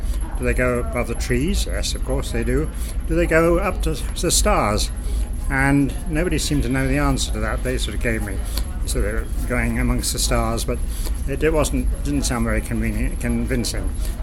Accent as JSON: {"language": "English", "country": "Guernsey", "tie": "born or raised there", "said": "I was evacuated from Guernsey during the German occupation of the island, returned in 1945"}